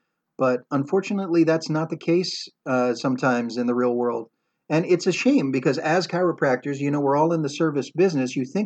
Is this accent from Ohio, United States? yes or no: no; Hawaii, United States; I get to practice back in my home state of Hawaii. It is paradise.